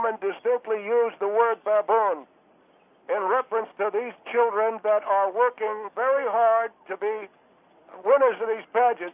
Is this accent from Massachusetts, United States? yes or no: yes; Worcester, Massachusetts, United States; I'm from Worcester, Massachusetts.